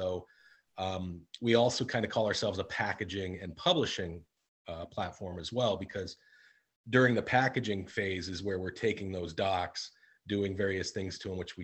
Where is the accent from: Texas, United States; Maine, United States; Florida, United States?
Maine, United States; Well, I'm from Maine originally, but I didn't live here for many, many years.